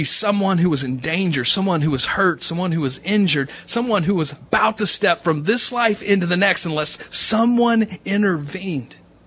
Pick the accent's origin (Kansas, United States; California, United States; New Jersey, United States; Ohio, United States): Ohio, United States; You know, I grew up in Southwest Ohio, which is really Kentucky.